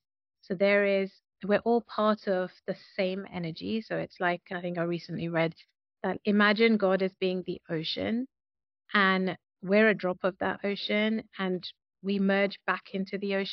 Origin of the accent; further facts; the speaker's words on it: India; I do know that obviously, being Indian and coming from an Indian family, there are pressures around, you know, getting married by certain ages.